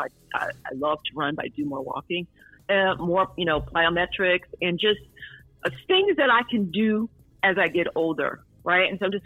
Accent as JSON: {"language": "English", "region": "the South", "country": "United States", "tie": "born or raised there", "said": "I grew up in the South, and I remember conversations about everybody having high blood pressure."}